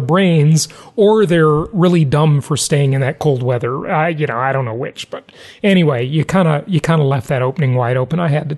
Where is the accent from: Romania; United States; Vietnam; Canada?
United States; Los Angeles, California; also born or lived in Orange County; I grew up in Los Angeles, by the way. I lived as an adult in Orange County, but grew up in LA.